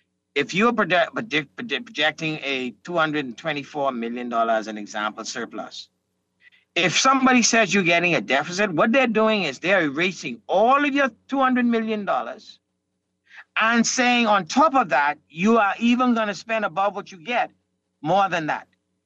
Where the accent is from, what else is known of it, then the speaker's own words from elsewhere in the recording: Exuma, Bahamas; I am from Exuma, and there isn't an Exumian who could say their lives has been 5 years.